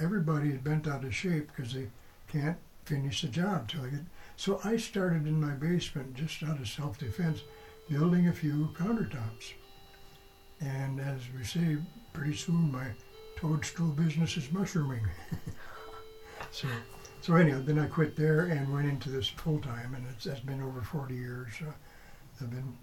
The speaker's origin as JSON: {"language": "English", "town": "Holland", "region": "Michigan", "country": "United States", "tie": "born or raised there", "also_born_or_lived": "Chicago", "said": "No, I was born in Chicago. I'm not proud of that, but that's the way it happened. But I was about 12 years old when we moved up to the Holland, Michigan area. And after I graduated high school, I went to Hope College in Holland."}